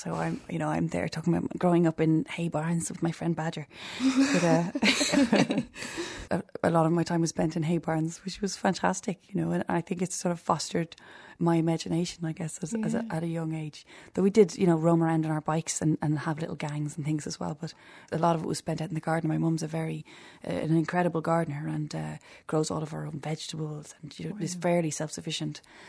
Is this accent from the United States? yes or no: no; County Meath, Ireland; I grew up in the countryside in Meath, just on the sort of Meath-Kildare border. And I've one older brother. And it was a very sort of country upbringing, which was great.